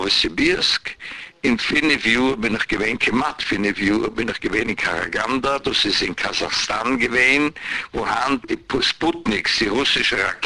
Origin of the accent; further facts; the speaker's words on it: Vienna, Austria; born there; Ich bin geboren in Wien, ich lebe Hand in Wien, ich mache Sachen in Wien.